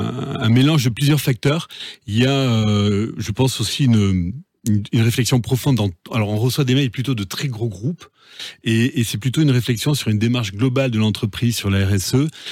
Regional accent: Strasbourg, Grand Est, France; parce que moi, je suis strasbourgeois

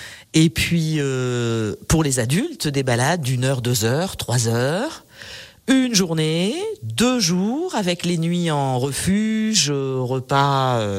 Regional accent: Nice, Provence-Alpes-Côte d'Azur, France; je suis niçoise, donc moi, les sports de montagne, je ne connaissais pas.

